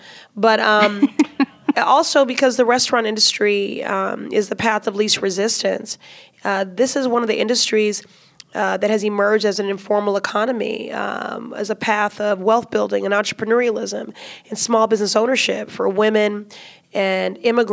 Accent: Chicago, Illinois, United States; now in Boston, United States; I want for Boston what I grew up with in Chicago, which is a culinary scene that is reflective of the racial and cultural diversity of the city.

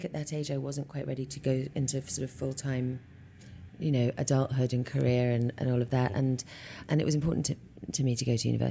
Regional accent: London, United Kingdom; I was born in London and raised in West London

